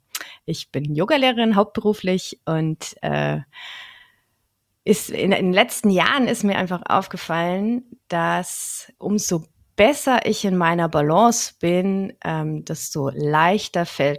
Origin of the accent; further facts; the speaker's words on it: Bavaria, Germany; Ich bin eine Fränkin aus der Nürnberger Gegend.